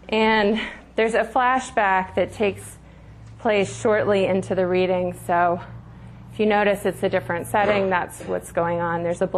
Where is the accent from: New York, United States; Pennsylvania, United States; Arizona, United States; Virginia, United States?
Pennsylvania, United States; Philadelphia; And as Bob said, I'm from Philadelphia.